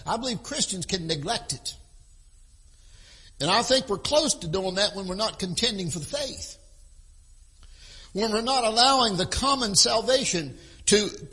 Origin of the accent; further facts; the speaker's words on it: West Virginia, United States; When I was a kid, growing up in West Virginia, we didn't even have a television.